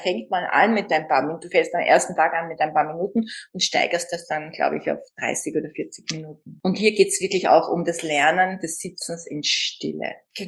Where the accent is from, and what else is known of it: Vienna, Austria